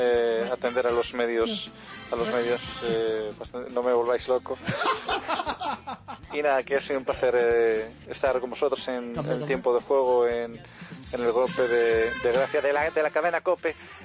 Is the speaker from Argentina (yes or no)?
no; Asturias, Spain; Sí, ahí en Asturias, en mi tierra estuvisteis.